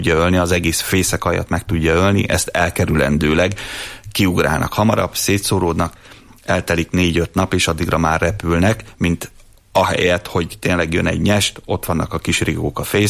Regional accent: Miskolc, Borsod-Abaúj-Zemplén, Hungary; Én itt Miskolcon, az Avason nőttem fel, tehát annyira nem természetbarát hely, de azért végül is zöld rész

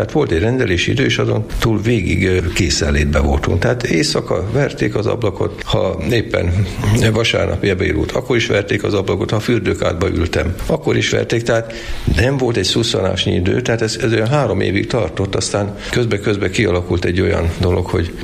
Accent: Sarud, Heves, Hungary; born there; now in Kápolna, Hungary; Sarudon születtem, Debrecenben végeztem az orvosi egyetemet, és 3 évig voltam mesenyőtelken, és 45 éve vagyok egy folytában kápolnán, mint házi orvos.

